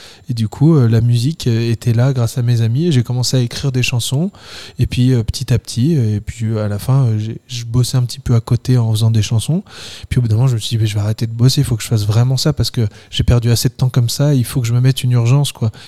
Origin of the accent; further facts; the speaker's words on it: Castres, Occitanie, France; Je viens de Castres